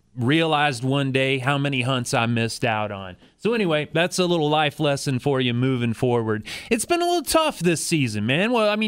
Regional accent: Texas, United States; accent: drawl; I was fresh here from Texas, still had my thick draw

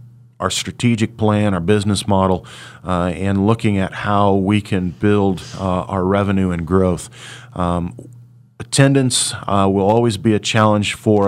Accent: Hutchinson, Kansas, United States; I'm working at one of the premier space museums in the world, located in my hometown of Hutchinson.

